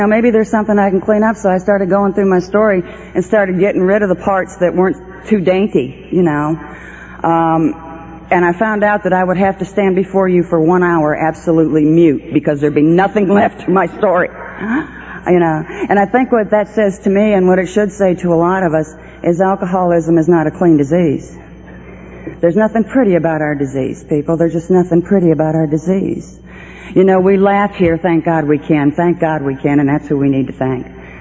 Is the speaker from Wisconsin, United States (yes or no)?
no; Georgia, United States; Georgia's actually what I call my home state.